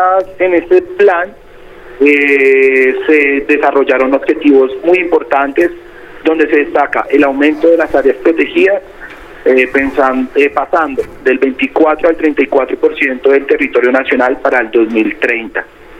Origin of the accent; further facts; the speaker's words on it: Colombia; Pues como colombiano y bueno, habitante de este mundo